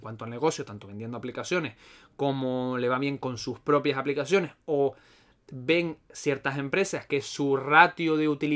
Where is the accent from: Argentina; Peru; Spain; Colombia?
Spain; Vega de San Mateo, Canary Islands; yo tiro para mi zona. Vega de San Mateo, arriba en la cumbre. Pero ya es que eso es ahí, soy nativo, entonces cada uno tira para casa.